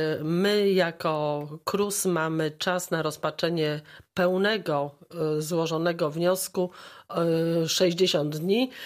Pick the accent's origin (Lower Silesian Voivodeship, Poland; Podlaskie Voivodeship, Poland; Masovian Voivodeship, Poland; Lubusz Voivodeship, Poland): Lubusz Voivodeship, Poland; Zielona Góra; born there; Ja jestem zielonogórzanką z urodzenia i też oczywiście mam sentyment do amfiteatru.